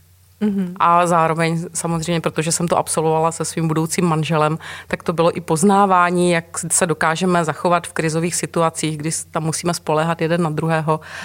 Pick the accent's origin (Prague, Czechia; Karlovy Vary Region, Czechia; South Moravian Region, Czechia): South Moravian Region, Czechia; My jsme oba z Moravského Krasu